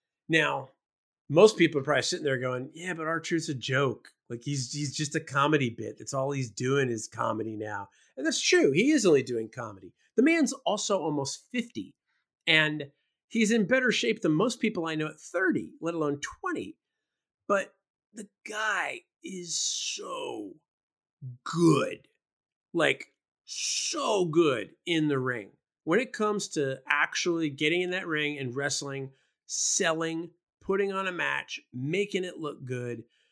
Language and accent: English; New York, United States; growing up in New York, if you didn't go to see Madison or didn't go to see the Globetrotters at Madison Square Garden, you were probably an abused child.